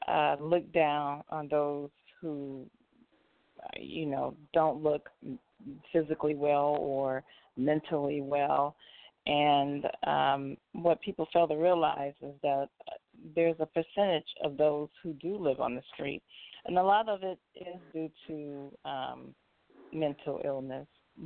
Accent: Chicago, Illinois, United States; now in Los Angeles, United States; I'm not originally from here. I'm from Chicago. And so coming from a big city and then coming to Los Angeles

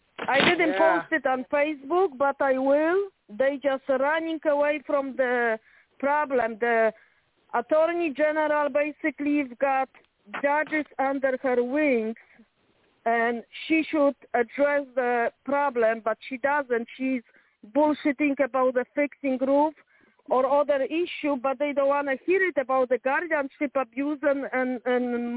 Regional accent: Chicago, Illinois, United States; I said I came from Chicago because my mom was murdered of guardianship

